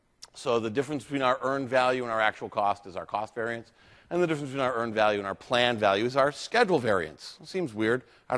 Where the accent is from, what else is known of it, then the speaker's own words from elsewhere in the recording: East Coast, United States; It's beautiful, especially I'm from the East Coast.